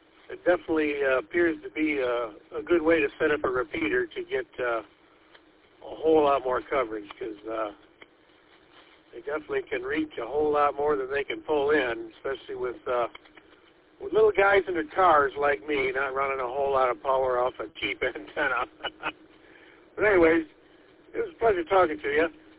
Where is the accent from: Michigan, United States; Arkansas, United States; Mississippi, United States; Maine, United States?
Michigan, United States; Portland; little town of Portland, so it makes it a whole lot easier for me to break into this system here in my hometown.